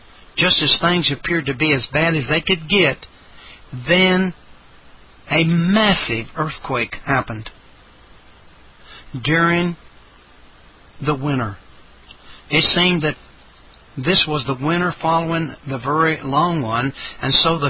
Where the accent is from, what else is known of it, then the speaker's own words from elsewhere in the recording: Salt Lake City, Utah, United States; I also saw north of Salt Lake City, my hometown, a giant mushroom cloud raise up over the city